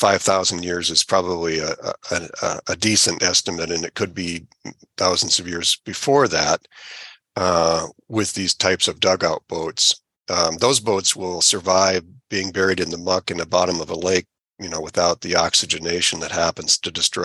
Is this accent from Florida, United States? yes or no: no; Iowa, United States; He's from Illinois and I was from Iowa, and we grew up in canoes.